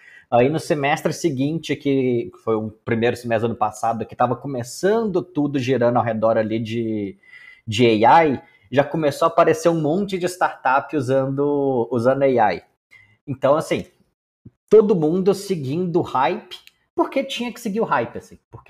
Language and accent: Portuguese; Minas Gerais, Brazil; now in São Paulo, Brazil; porque eu sou mineiro, então me respeita.